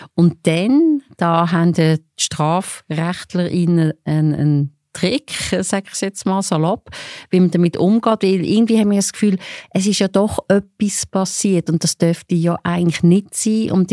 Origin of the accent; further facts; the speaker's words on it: Switzerland; so im Grundsatz ist es ähnlich wie bei uns in der Schweiz.